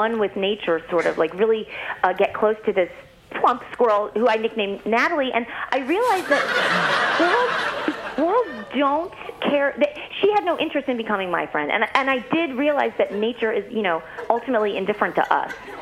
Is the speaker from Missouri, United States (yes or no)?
yes; St. Louis, Missouri, United States; As I said, I'm from St. Louis, so that's the Midwest, but I feel like it's bigger in the South